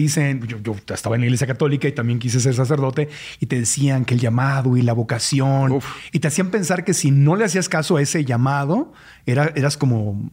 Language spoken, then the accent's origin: Spanish; Tijuana, Baja California, Mexico; born there; por allá en Tijuana, donde yo nací